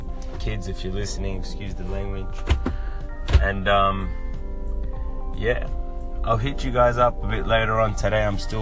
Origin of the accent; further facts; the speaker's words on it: Melbourne, Victoria, Australia; I'm from Melbourne, Australia, as you can tell from the accent.